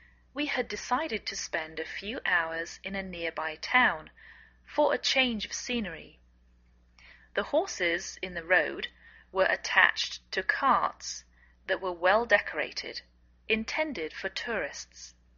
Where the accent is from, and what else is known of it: England, United Kingdom; now in United States